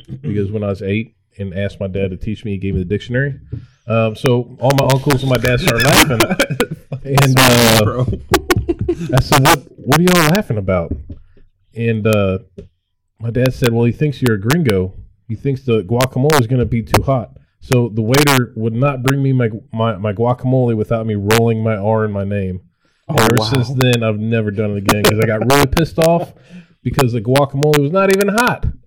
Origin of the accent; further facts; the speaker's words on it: United States; Yeah, well, I'm American, so.